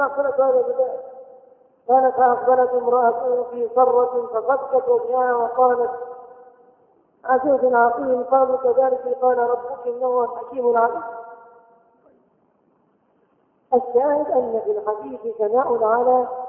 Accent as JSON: {"language": "Arabic", "country": "Egypt", "said": "لا لينا نحن نقولها كمصريين"}